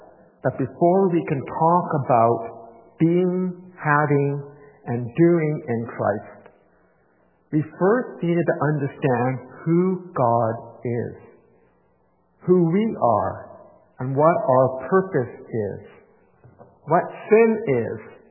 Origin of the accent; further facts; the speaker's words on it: Victoria, British Columbia, Canada; So I was born and raised in Victoria, British Columbia. My older sister Darla and I, we grew up as trailer park kids. Until I was 7 years old, we lived in a trailer park